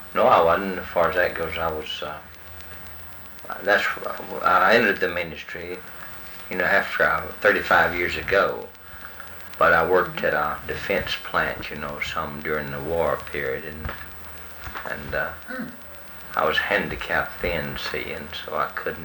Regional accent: Addison, Alabama, United States; born there; I was born in Addison, Alabama, which is Addison. It was the probably the northeast corner of Winston County.

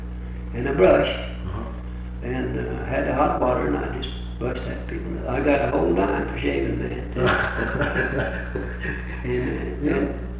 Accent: Texas, United States; We come here from Texas in a covered way.

